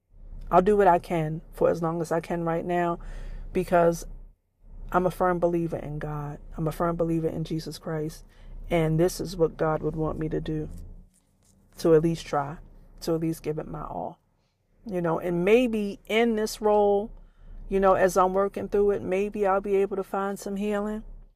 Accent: Queens, New York, United States; also born or lived in Maryland; I grew up in Queens, New York.

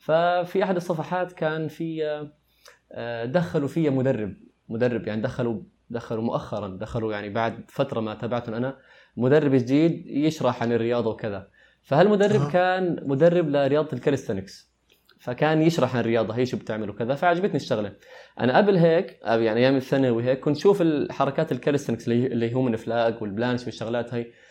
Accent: Saudi Arabia; also born or lived in Lebanon / Northern Cyprus; من لبنان، الجنسية سورية الأم، أمي سورية، نشأت بالسعودية وما زلت بالسعودية، ودرست بقبرص الشمالية، قبرص التركية، درست هندسة معمارية، وحاليا أنا شغال هلأ بالسعودية كمهندس معماري ومصمم جرافيك ومدرب كاليستانكس. عمري 25 سنة.

